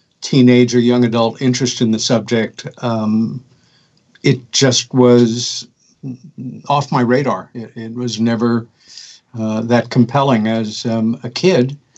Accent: New York, United States; when we were kids growing up on Long Island, New York State, about 30 miles east of Manhattan in a little village.

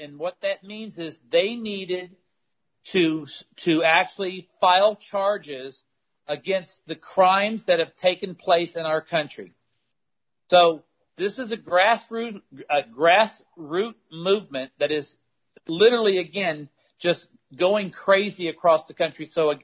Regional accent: United States; I am a patriot. I am an American, and I believe in my country

